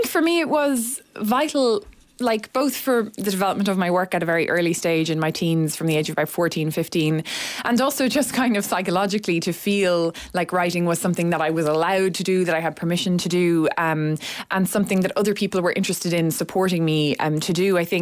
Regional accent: Castlebar, County Mayo, Ireland; moved away as an adult; now in Dublin, Ireland; I grew up in Castlebar, County Mayo, and went to school there and then moved to Dublin when I was 18 and studied English in college.

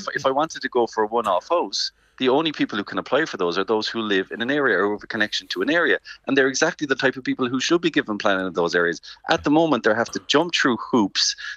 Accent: Clonakilty, Munster, Ireland; I'm here in Clonakilty. I'm born and bred in Clonakilty. I've never lived anywhere else but Clonakilty.

